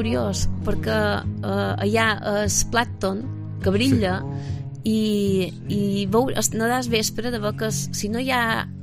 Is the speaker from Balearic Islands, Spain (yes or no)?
yes; Balearic Islands, Spain; Som de Menorca, que té les seues coses bones i les seues coses dolentes.